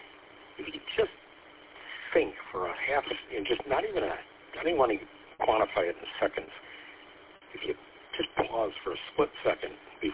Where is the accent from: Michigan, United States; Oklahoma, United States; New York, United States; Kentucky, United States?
Michigan, United States; Mount Clemens; now in Ohio, United States; And I'm from Mount Clement. I was born and raised in Mount Clement. I live now in Ohio now.